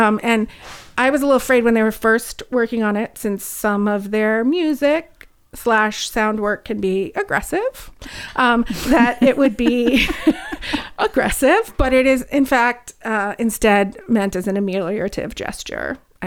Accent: Monona, Wisconsin, United States; From a city called Monona, which is basically landlocked by Madison. Wisconsin.

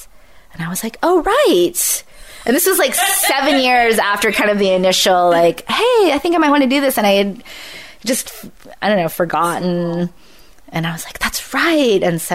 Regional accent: San Francisco, California, United States; also born or lived in Santa Cruz; So I grew up in San Francisco. You know, besides the time I lived in Santa Cruz, I've pretty much been here my whole life.

